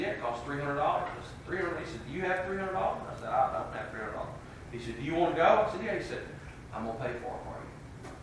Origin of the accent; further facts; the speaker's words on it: Alamo, Tennessee, United States; Now, I'm from Crockett County, Tennessee. I'm from Alamo.